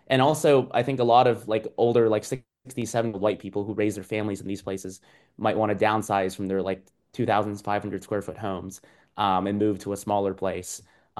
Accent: Danville, California, United States; I grew up, okay, so like the first five until I was like 5 or 6, I grew up in Danville. And Danville back then was like 85% white.

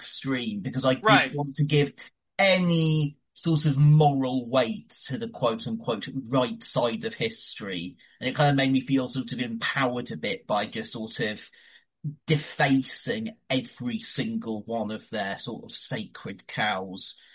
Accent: United Kingdom; but I'm British and I, you know, I don't think Britain could.

